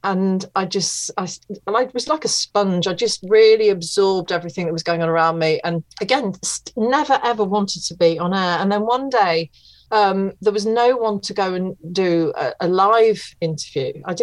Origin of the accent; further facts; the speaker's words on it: East Midlands, United Kingdom; because I'm from Leicestershire, and I'd gone back to live with my mum and dad after university